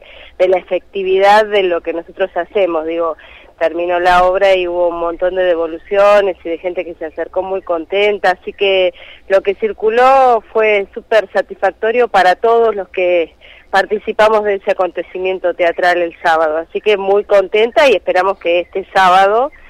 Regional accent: La Plata, Buenos Aires Province, Argentina; yo soy platense, así que la venida acá a La Plata tiene que ver también con mi raigambre platense

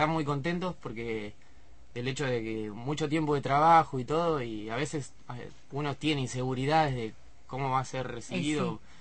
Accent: Olavarría, Buenos Aires Province, Argentina; Yo soy de Olavarría. Y a mí también me gustaría llevar las producciones a mi ciudad

